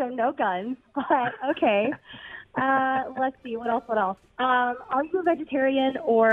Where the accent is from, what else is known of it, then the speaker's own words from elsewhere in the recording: Atlanta, Georgia, United States; I also have Julio because I'm from Atlanta originally.